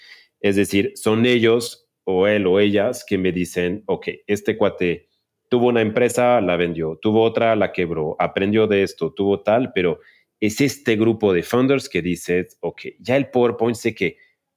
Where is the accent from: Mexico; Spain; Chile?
Mexico; Y ahí tendríamos que hacer una paréntesis como mexicanos y como idiosincrasia